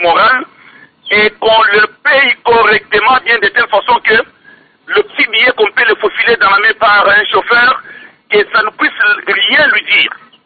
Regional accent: DR Congo; ici chez nous, dans la République démocratique du Congo

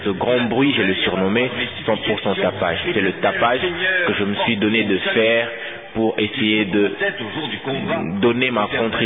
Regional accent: DR Congo; en tant que Congolais

